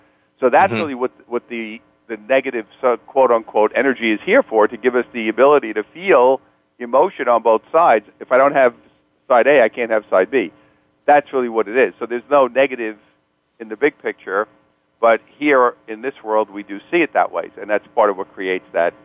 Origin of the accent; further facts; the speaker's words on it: New York, United States; now in California, United States; being a New Yorker originally, now living in California